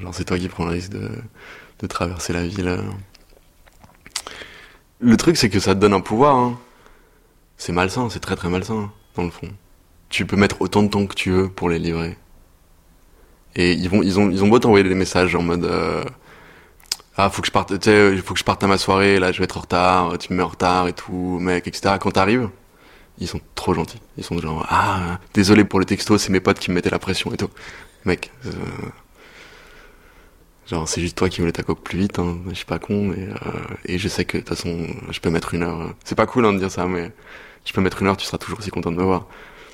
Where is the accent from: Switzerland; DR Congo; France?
France; Lyon, Auvergne-Rhône-Alpes; À Lyon, dans la banlieue de Lyon. Dans des tours, quartier populaire. Je devais être le mec le plus blanc, je pense, de mon quartier.